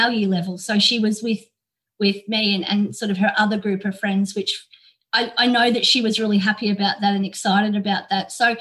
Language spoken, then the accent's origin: English; Melbourne, Victoria, Australia; also born or lived in Healesville; which was in Healesville when I was in Year 9. I moved up there from Melbourne and we sort of became friends.